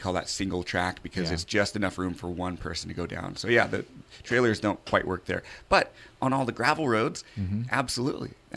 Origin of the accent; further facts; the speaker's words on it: Copalis Crossing, Washington, United States; we would go out behind our house. I grew up in Copalis Crossing